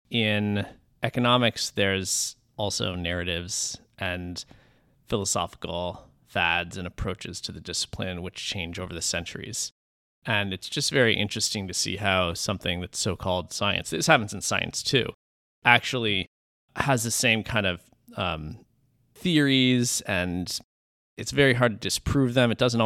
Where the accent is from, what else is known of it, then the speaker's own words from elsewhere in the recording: Weston, Massachusetts, United States; also born or lived in New York / San Francisco; I did. I grew up in Weston, lived in Boston for 10 years at least, maybe 15, and spent probably a decade in New York and San Francisco in between.